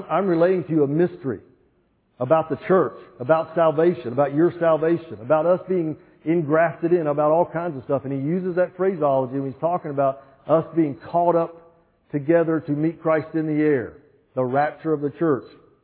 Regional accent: the South, United States; accent: southern; So don't let my southern accent get you.

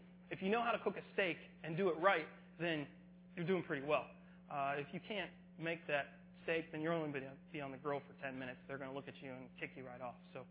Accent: Harrisville, United States; I grew up in Harrisville, a little further north.

